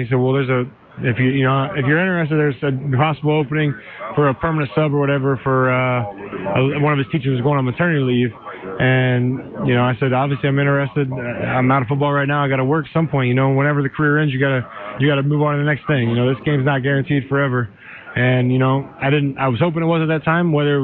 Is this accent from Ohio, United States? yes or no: yes; Ohio, United States; Well, we went back to Ohio, and I was the middle school, my hometown's middle school game was the last game.